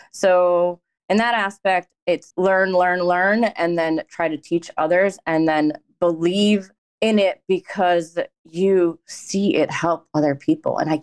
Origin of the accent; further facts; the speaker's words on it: Michigan, United States; also born or lived in England; So I'm 35 years old, Pakistani Muslim. I was born in England, but I came to the U.S. when I was just a little baby, like probably 6 months old. Lived in Michigan my whole life